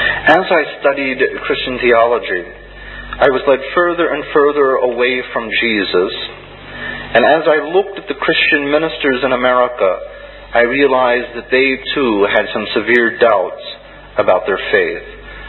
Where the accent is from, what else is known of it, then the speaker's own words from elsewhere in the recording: United States; Not as an American who wanted everything to make sense.